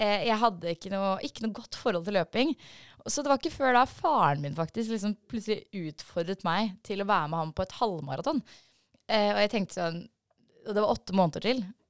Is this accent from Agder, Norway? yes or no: no; Hønefoss, Buskerud, Norway; Jeg er fra Hønefoss, så det er på en måte vi...